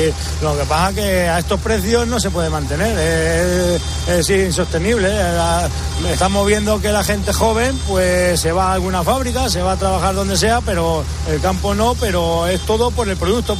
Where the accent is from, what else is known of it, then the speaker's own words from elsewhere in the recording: Valmojado, Castilla-La Mancha, Spain; venimos de la parte de nuestra ruta, es de Extremadura, pero yo vengo de Valmojado, Toledo.